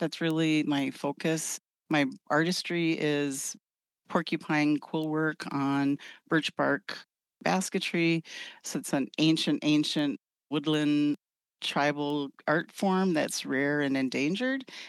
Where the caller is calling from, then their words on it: Detroit Lakes, Minnesota, United States; Today, I'm joining you from Detroit Lakes. I've lived off the reservation since I graduated from high school, but never very far away, like in the city of Detroit Lakes for like over 30 years now.